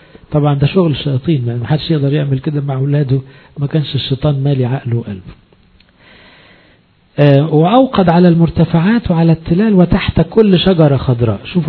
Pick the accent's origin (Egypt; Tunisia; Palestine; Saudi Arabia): Egypt; الأقباط بالذات إحنا كمصريين